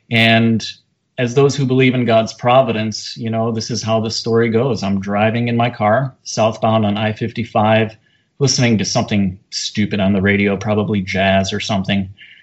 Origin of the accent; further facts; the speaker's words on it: Joliet, Illinois, United States; Well, I grew up in Joliet, Illinois, and I was just part of a typical Midwestern Roman Catholic household.